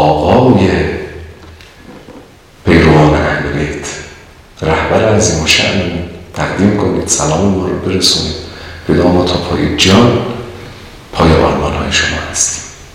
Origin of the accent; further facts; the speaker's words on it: Iran; یه متوجه شدن ما از ایرانیم دیگه